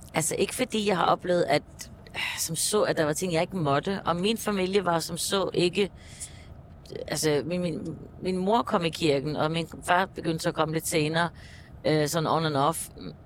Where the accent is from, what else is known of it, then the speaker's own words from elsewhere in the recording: Faroe Islands; Og nu er jeg jo født og opvokset på Færøerne, så der fandtes ikke så mange LP'er på det tidspunkt deroppe.